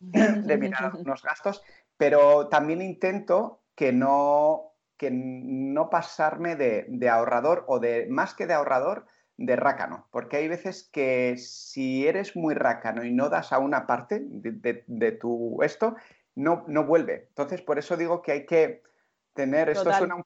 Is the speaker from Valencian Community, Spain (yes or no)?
no; San Sebastián, Basque Country, Spain; yo estudié en Barcelona, soy de Donosti, estudié en Barcelona la parte final del segundo ciclo de biología.